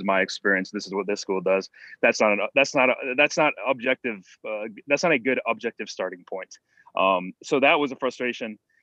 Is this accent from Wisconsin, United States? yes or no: yes; Wisconsin, United States; So like I grew up in Wisconsin in the woods. No one's there at all. The nearest store is like 20 minutes away. The nearest Walmart's like 60 minutes away.